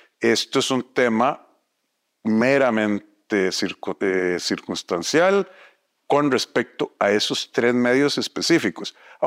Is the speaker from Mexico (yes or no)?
no; Costa Rica; Como somos los costarricenses, en respeto y en paz.